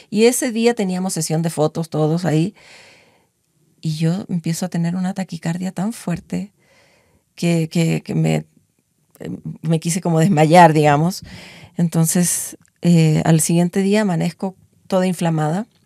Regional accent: Chile; Yo vengo desde Chile, yo crecí en una dictadura militar, con todos los militares ahí.

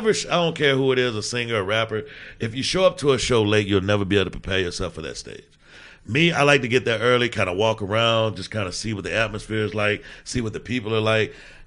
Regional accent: Mississippi, United States; from Mississippi. I'm country. I know people with accents.

